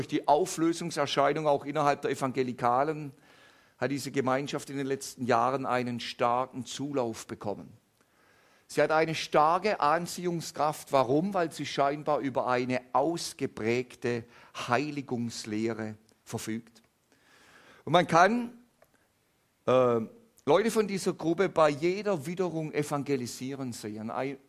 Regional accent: Swabia, Germany; Aber wenn man ehrlich ist als Schwabe, das gebraucht man gedankenlos.

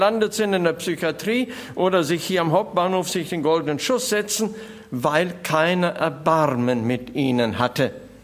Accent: North Rhine-Westphalia, Germany; gebürtig aus Münsterland und bin im katholischen Elternhaus groß geworden.

